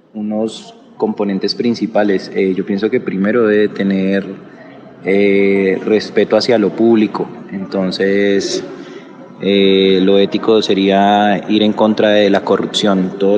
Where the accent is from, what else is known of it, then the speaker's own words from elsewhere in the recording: Colombia; ¿Qué tan éticos somos los colombianos en el momento de elegir?